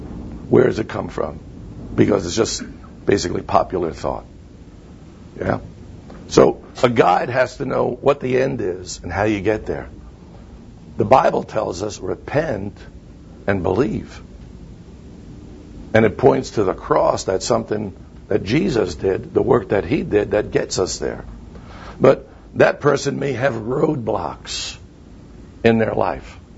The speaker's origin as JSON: {"language": "English", "town": "Brooklyn", "region": "New York", "country": "United States", "tie": "born or raised there", "accent": "Brooklyn", "moved": "yes", "said": "So I grew up in Brooklyn. We have our own accent that I've managed to deal with most of the time."}